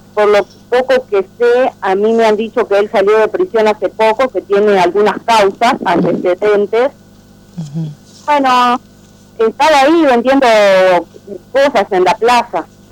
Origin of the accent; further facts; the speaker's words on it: Uruguay; Yo soy de Uruguay, ahí para allá.